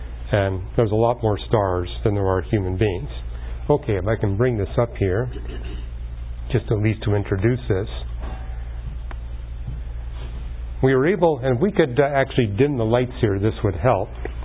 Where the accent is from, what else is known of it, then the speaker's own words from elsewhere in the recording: Canada; I was raised in Canada